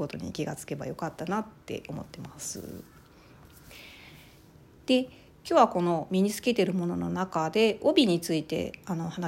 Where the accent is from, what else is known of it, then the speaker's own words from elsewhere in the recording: Ehime, Japan; うちの実家は愛媛県のすごい田舎にあるんですけれども、まあ、田舎なので土地がたくさんありまして、広い敷地に庭があるような家だったんですけどもね